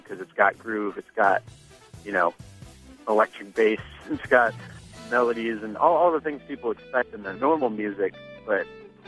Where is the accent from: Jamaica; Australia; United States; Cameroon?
United States; Chicago, Illinois; I'm from Chicago.